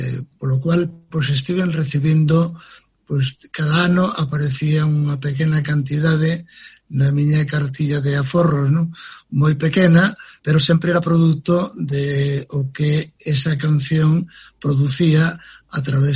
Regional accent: Galicia, Spain; first language Galician; son un neno galego parlante, son un producto da aldea, non? Os meus pais falaban o galego, falaron sempre, nunca me falaron castelán, por lo tanto, digamos que son galego falante

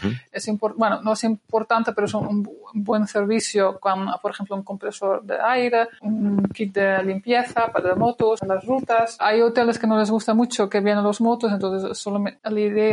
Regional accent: Netherlands; Spanish is a second language; now in Spain; Como yo soy holandés es muy más fácil.

